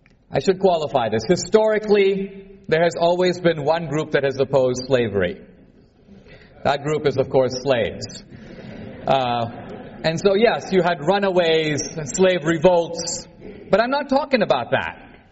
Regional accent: India; When I was a kid growing up in India, we learned a proverb

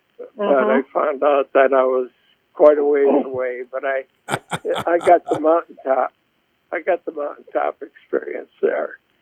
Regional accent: Wisconsin, United States; also born or lived in Columbus; now in Indianapolis, United States; No, actually, I'm from Wisconsin and born and raised there. And then a job took me to Columbus, Ohio.

